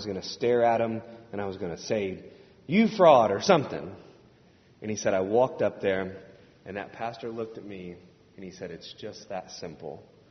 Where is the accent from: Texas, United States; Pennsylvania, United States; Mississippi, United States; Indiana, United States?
Indiana, United States; I was from Indiana, you know.